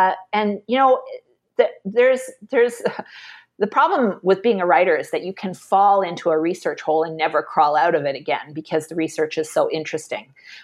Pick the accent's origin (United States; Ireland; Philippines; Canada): Canada; Vancouver, British Columbia; I'm from Vancouver and Greenpeace started in Vancouver.